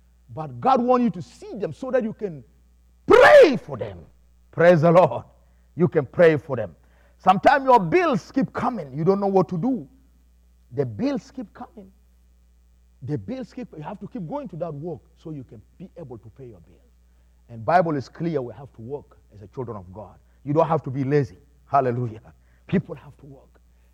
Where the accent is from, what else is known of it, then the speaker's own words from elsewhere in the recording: South Sudan; moved away; I came from South Sudan, now I find myself here praising God in this church.